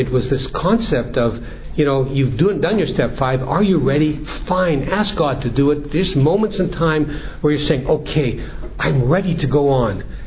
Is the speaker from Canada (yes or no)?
yes; Canada; now in Denmark; Growing up in Canada, not in Denmark, and I sometimes feel a little embarrassed talking about some things.